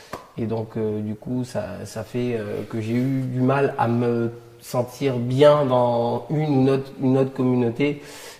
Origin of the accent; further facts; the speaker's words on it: Nice, Provence-Alpes-Côte d'Azur, France; also born or lived in Bordeaux; je suis né à Bordeaux et j'ai grandi à Nice.